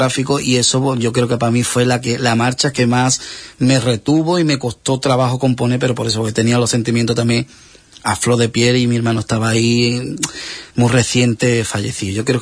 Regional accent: Isla Cristina, Andalusia, Spain; es mucho orgullo y me engrandece que mis marchas nazcan en Isla Cristina, que yo las haga en Isla Cristina y que lleven el sello propio de mi pueblo de Isla Cristina.

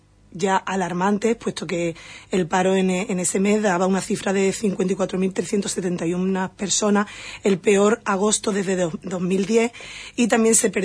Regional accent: Huelva, Andalusia, Spain; soy muy de mi pueblo, yo mi pueblo por bandera, muy de Huelva

